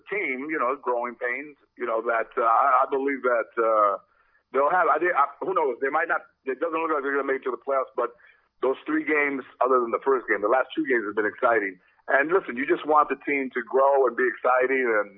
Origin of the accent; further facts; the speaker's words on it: Los Angeles, California, United States; growing up in Los Angeles, I was a fan of the Rams